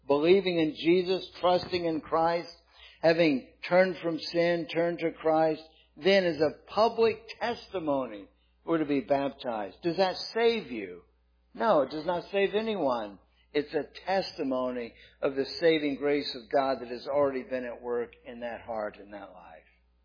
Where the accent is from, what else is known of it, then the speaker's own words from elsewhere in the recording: St. Petersburg, Florida, United States; A church that I grew up in St. Petersburg, Florida, did not have a baptistry.